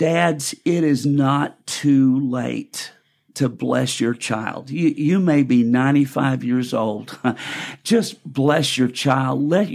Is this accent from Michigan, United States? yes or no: no; Arkansas, United States; I grew up in Arkansas.